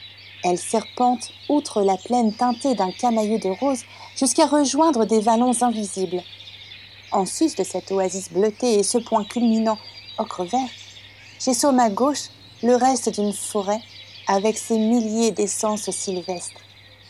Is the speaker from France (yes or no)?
yes; Normandy, France; Chez moi, en Normandie, les gens sont fiers des quatre saisons quotidiennes.